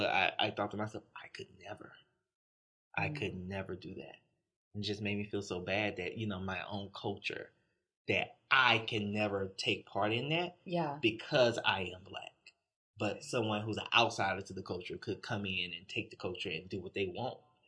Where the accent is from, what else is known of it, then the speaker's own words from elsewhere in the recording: Utica, Mississippi, United States; I showed the trailer I grew up in Utica, Mississippi.